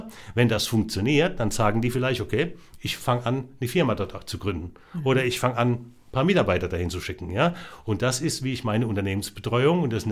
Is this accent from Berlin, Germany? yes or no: no; Rhineland-Palatinate, Germany; Im Augenblick in Hessen, ich bin ja aus der Pfalz, ne? Das muss man ja auch sagen, ich bin ja ein sogenannter bewusster Wahlhesse seit 99, nicht? Kenne Rheinland-Pfalz dann im Wesentlichen auch, komme aus dem Großraum Kurpfalz, bin in Hessen sehr gerne im Taunus eigentlich unterwegs